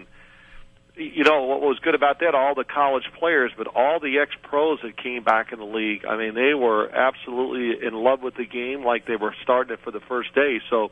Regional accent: Louisville, Kentucky, United States; I grew up in Louisville, so you guys were it.

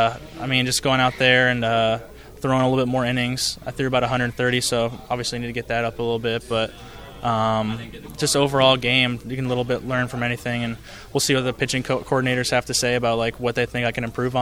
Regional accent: Lakeland, Florida, United States; especially growing up in Lakeland

